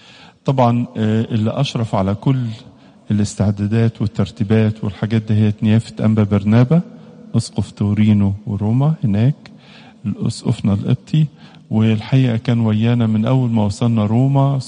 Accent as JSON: {"language": "Arabic", "country": "Egypt", "said": "عندنا في مصر تنيح اللواء أركان حرب مهندس فتحي قزمان مرقس"}